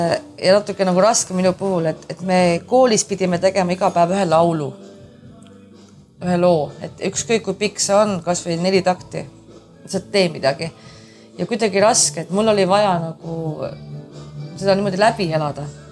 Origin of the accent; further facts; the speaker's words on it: Saare County, Estonia; Ja kui me oleme saarlased